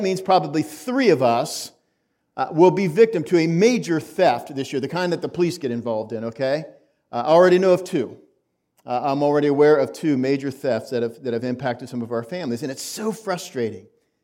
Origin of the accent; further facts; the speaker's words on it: Utica, New York, United States; As a kid growing up in Utica, your bicycle was like your everything, wasn't it?